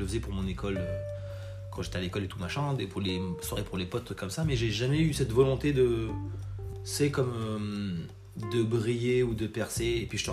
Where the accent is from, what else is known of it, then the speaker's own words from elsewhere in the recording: Paris, Île-de-France, France; Je suis né à Paris, j'ai grandi à Paris, je suis métisse.